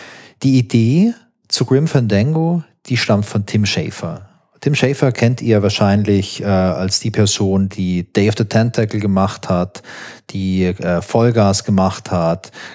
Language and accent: German; Baden-Württemberg, Germany; also born or lived in Hesse; Ich komme ja aus Baden-Württemberg. Ich war eigentlich in Hessen in der Schule.